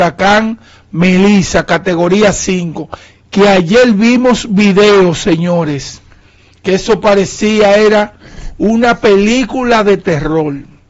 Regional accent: Dominican Republic; como población y como dominicanos que somos

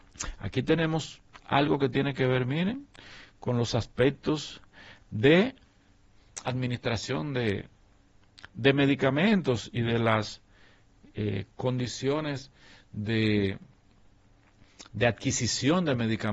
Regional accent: Dominican Republic; Y eso nosotros, como dominicanos, debemos felicitar al gobierno de la República Dominicana

